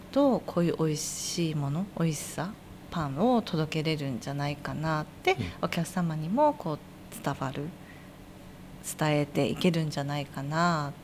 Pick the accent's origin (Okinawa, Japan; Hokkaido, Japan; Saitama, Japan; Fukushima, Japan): Hokkaido, Japan; Hakodate; born there; 私も函館生まれですので